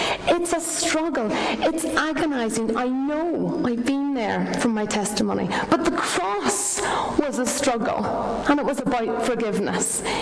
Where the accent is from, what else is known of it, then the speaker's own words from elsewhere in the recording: Northern Ireland, United Kingdom; because I'm from County Down, and we met in Banbridge.